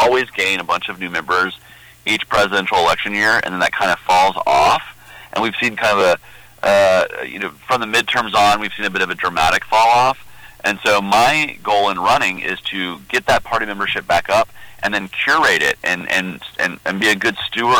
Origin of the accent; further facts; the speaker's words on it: Georgia, United States; Like my home state of Georgia, you got to get 20% of the vote.